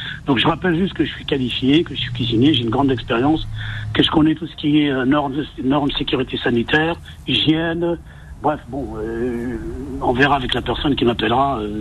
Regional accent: Drancy, Île-de-France, France; Voilà, donc je suis de Drancy

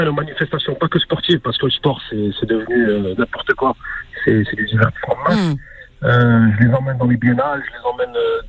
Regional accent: France; on m'explique comment fonctionne l'éducation d'une manière générale chez nous en France.

